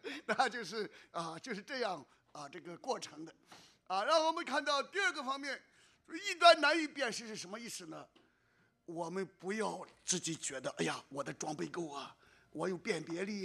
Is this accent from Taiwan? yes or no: no; Shandong, China; 但是你知道我小的时候在山东是拜狐狸精之类的